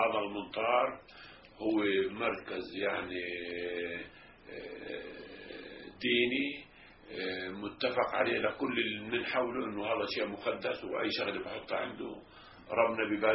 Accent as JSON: {"language": "Arabic", "country": "Palestine", "moved": "yes", "said": "في جنب الجامع لما اجينا نطلع من فلسطين احنا في بير بالصخر"}